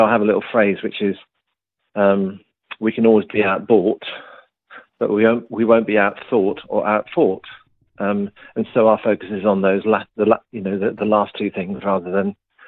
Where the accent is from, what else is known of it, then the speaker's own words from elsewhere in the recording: East of England, United Kingdom; I grew up in Norfolk